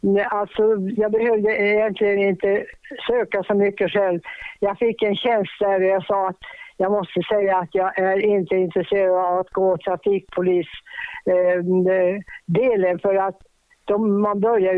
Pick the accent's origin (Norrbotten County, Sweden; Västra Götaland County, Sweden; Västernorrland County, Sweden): Norrbotten County, Sweden; Boden; also born or lived in Tornedalen; jag trivdes väldigt bra med den delen att komma till Stockholm trots att jag var från Boden och hade absolut inte rest mycket.